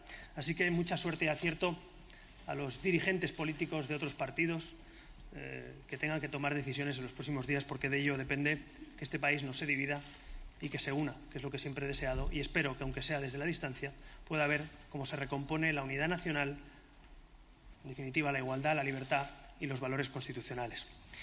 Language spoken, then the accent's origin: Spanish; Catalonia, Spain; Llevo años peleando para que en mi tierra, en Cataluña, nos demos la mano, para que los catalanes y el resto de españoles rememos en la misma dirección.